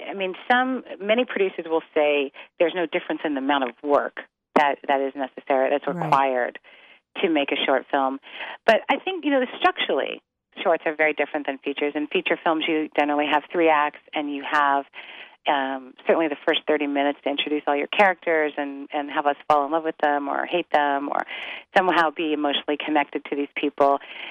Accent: Toronto, Ontario, Canada; I'm originally Canadian. I'm from Toronto, Canada.

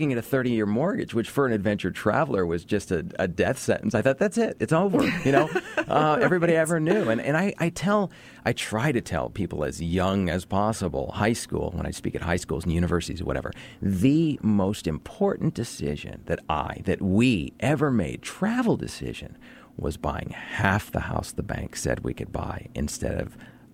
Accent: West Coast, United States; because I'm from the West Coast, and when it rains, it just kind of, you know, drizzles a bit.

